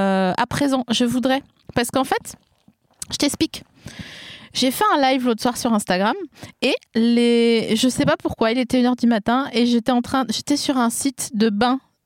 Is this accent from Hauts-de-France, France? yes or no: no; Grand Est, France; Mais moi, je suis alsacienne, donc tu sais, c'est pas loin.